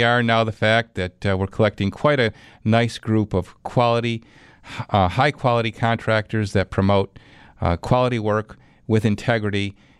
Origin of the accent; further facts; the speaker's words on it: Clarence, New York, United States; to Clarence we go. That's my hometown.